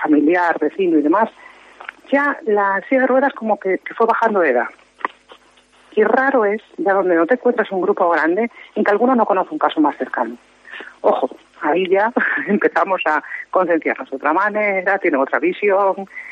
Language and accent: Spanish; Galicia, Spain; Y aquí como gallegos, pues utilizar el oficial de Galicia, sentidiño.